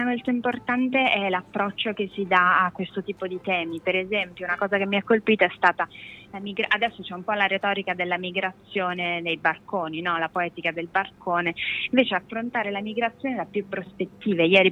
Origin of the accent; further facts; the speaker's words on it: Basilicata, Italy; born there; also born or lived in London / Philadelphia / Paris; now in Rome, Italy; Io vivo a Roma in questo momento, sono nata in Basilicata, però ho vissuto un po' in giro per il mondo, tra Londra, Filadelfia e Parigi, sempre per questioni lavorative.